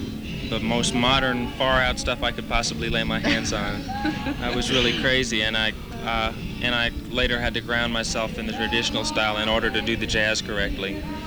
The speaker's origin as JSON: {"language": "English", "town": "New York City", "region": "New York", "country": "United States", "said": "New York City."}